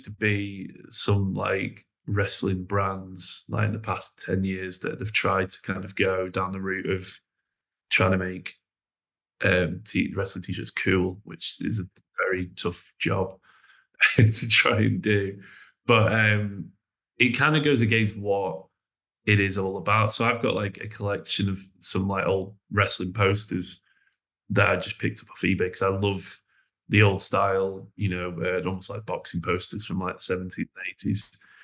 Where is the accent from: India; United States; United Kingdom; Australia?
United Kingdom; Chorley, North West England; because I'm from Chorley, so I'm from just down the road from Preston.